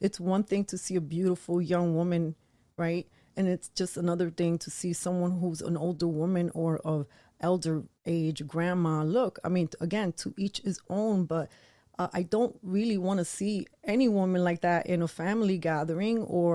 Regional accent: New York City, New York, United States; I had a lot of modern woman tendencies growing up in New York City

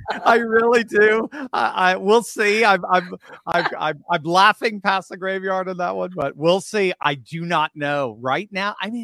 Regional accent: Connecticut, United States; I'm from Connecticut, you know, so I was just above you

